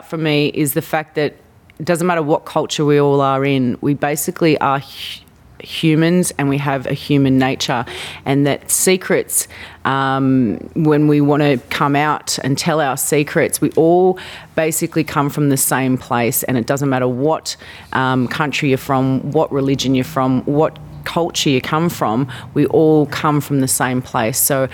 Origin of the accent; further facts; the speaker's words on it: Taiwan; But I'm actually from Taiwan. My parents, my mum's from Taiwan and my dad's Australian. So I have a Chinese background, an Asian background